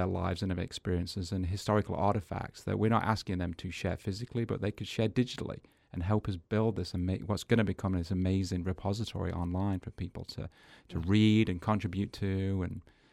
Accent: England, United Kingdom; You know, I'm from England. I grew up in the 70s and 80s.

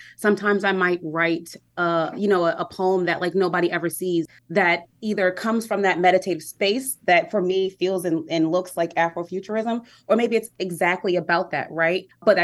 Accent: Harlem, New York, United States; Something I struggled with for a while is I'm from Harlem, New York. And, you know, we had the Harlem Renaissance and, you know, we had the Apollo.

